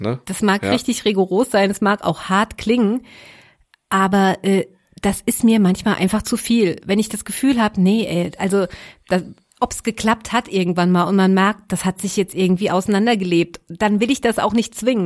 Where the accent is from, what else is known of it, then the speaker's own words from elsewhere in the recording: Rhineland-Palatinate, Germany; Da sind Leute aus der Pfalz, aus meiner Heimat